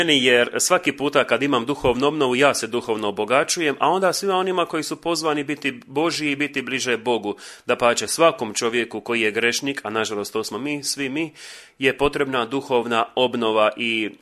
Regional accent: Žeževica, Split-Dalmatia County, Croatia; rodom sam iz Žeževice, za vaše slušatelje koji ovdje žive na ovom području, možda malo bolje da približim, dakle, mjesto koje sada pripada općini Šestanovac, nekada je bila to općina Omiš

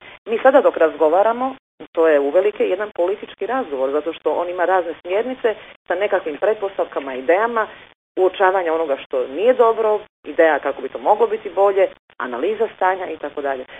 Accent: Vukovar, Vukovar-Syrmia County, Croatia; born there; ja sam rođena u Vukovaru

